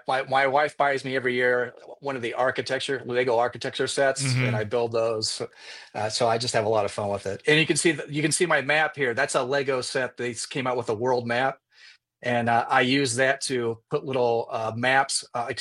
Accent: Indiana, United States; also born or lived in Illinois / Germany; No, I was born and raised in the Midwest. So, born in Illinois, grew up in Indiana. I was in the military, so traveled the world. I was based in Germany.

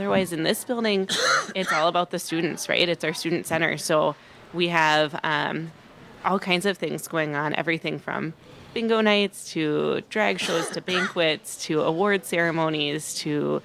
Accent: Seattle, Washington, United States; We had big rivalries in high school growing up in the Seattle area, but, you know, there were really two or three main colleges in Washington State.

